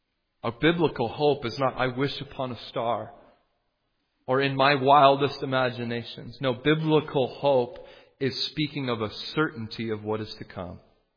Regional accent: Toronto, Ontario, Canada; Well, I'm from the Toronto area.

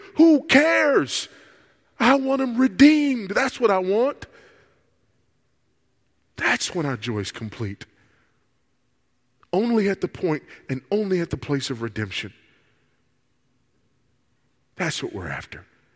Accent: California, United States; And homosexual marriages are taking place right now all over my home state of California

